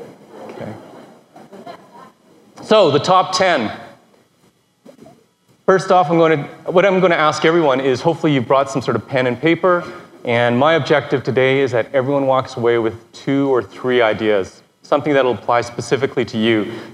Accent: Canada; I'm a Canadian tax expert

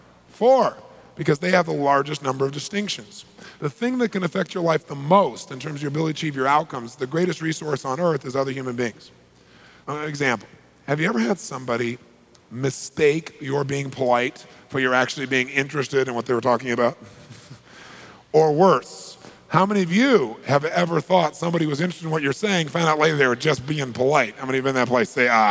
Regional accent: California, United States; Now, I'm from Southern California.

